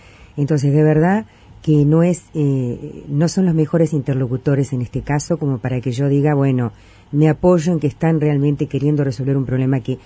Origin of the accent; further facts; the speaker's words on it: Uruguay; nosotros como uruguayos no podemos seguir haciendo lo mismo